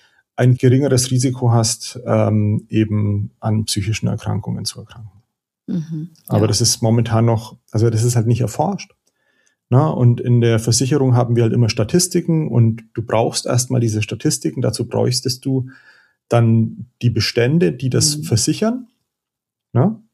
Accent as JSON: {"language": "German", "region": "Bavaria", "country": "Germany", "tie": "born there", "lives_now": "Upper Palatinate, Germany", "said": "Ich bin im Homeoffice, aber ich bin schon in der Oberpfalz. Ich bin nur gebürtiger Franke."}